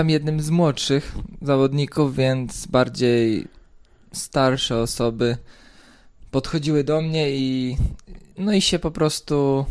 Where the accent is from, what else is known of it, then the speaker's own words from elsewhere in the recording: southern Poland, Poland; pochodzę z południa Polski, z drugiej części